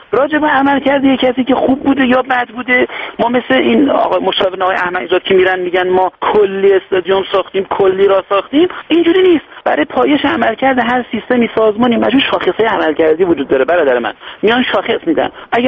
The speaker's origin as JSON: {"language": "Persian", "country": "Iran", "said": "بنده امروز به عنوان یک ایرانی"}